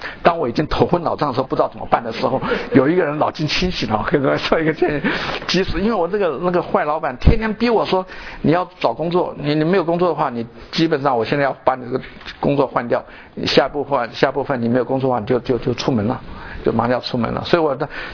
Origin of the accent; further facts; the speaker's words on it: China; 那我们中国人这方面最差，对不对？